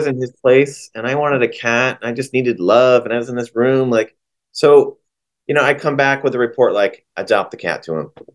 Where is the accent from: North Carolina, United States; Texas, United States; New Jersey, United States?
New Jersey, United States; moved away as an adult; I came here from New Jersey. It was a different life.